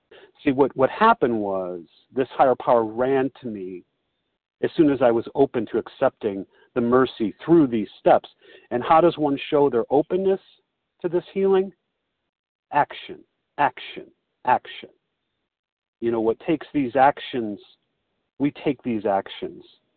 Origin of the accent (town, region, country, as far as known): Chicago, Illinois, United States